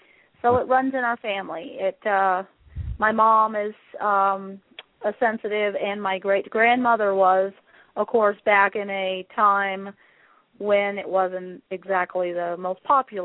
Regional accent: Tampa, Florida, United States; I am from Tampa, Florida. I have three wonderful children.

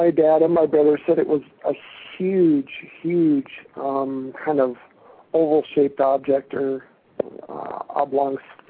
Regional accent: Northwood, North Dakota, United States; We lived in a small town called Northwood, North Dakota

